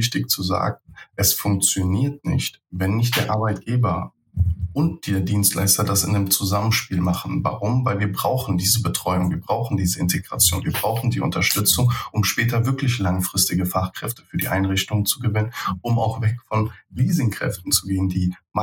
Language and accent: German; Germany; born there; ich bin in Deutschland geboren.